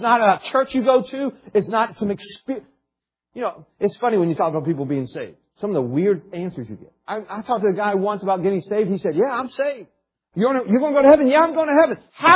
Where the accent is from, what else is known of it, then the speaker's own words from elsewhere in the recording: West Virginia, United States; also born or lived in Ohio; I was raised, guess where I was raised? West Virginia, that's it. I know where I was raised.